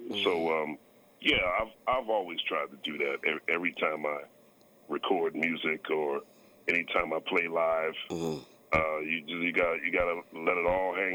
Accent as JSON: {"language": "English", "town": "Philadelphia", "region": "Pennsylvania", "country": "United States", "tie": "born or raised there", "said": "those are certainly the four that made the greatest impact on me as a kid growing up in Philly."}